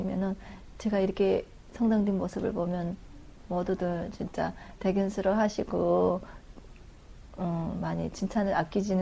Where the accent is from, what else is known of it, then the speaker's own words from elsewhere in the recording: North Korea; now in South Korea; 이북에서 온지 이제 한 1년도 안 됐어요.